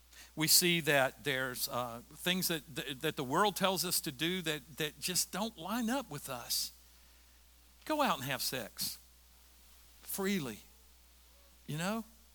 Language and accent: English; the South, United States; we're from the South, so we're gonna go slow.